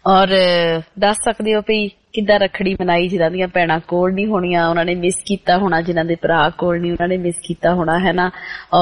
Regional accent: Punjab, India; moved away; ਲੱਗਦਾ ਅਸੀਂ ਸਾਰੇ ਉਡਾਰੀਆਂ ਮਾਰ ਕੇ ਇੱਕ ਵਾਰੀ ਪੰਜਾਬ ਜਾ ਆਉਂਦੇ ਹਾਂ, ਤੇ ਉਹ ਵਾਲੇ ਦਿਨ ਯਾਦ ਕਰਕੇ ਆਉਂਦੇ ਹਾਂ ਜਦੋਂ ਸਾਡੇ ਬਚਪਨ ਦੇ ਵਿੱਚ ਅਸੀਂ ਉਹ ਤਿਉਹਾਰ ਕਿੱਦਾਂ ਮਨਾਉਂਦੇ ਹੁੰਦੇ ਸੀਗੇ

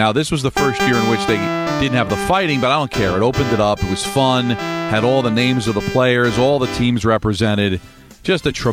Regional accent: Hawthorne, New Jersey, United States; here I am growing up in Hawthorne, New Jersey, hanging out with all my friends

